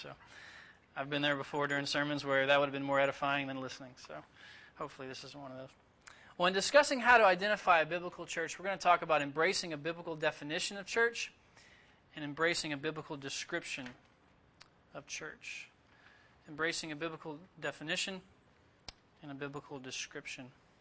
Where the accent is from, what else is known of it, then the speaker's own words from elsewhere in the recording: Tennessee, United States; I originally put this material together for a small group of believers in my hometown in Northwest Tennessee.